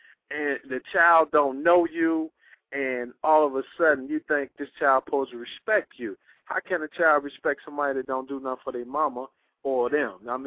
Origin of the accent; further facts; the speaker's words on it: Detroit, Michigan, United States; You know, I grew up in Detroit, on the east side of Detroit, Brewster Projects, you know what I mean?